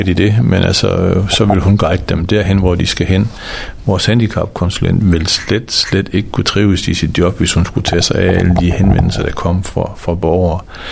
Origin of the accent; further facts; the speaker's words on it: Sæby, North Denmark Region, Denmark; jeg kommer selv fra den gamle Sæby Kommune